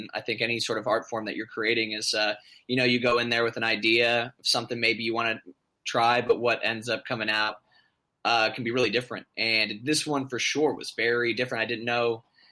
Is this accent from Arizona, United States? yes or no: yes; Arizona, United States; I mean, I'm from Arizona.